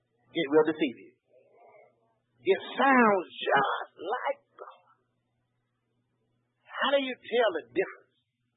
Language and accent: English; Beaufort, South Carolina, United States; I grew up right down in Beaufort at Queen Street Baptist Church